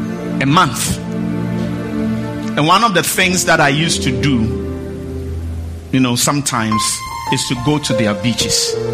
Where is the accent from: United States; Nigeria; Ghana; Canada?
Ghana; We are Ghanaian.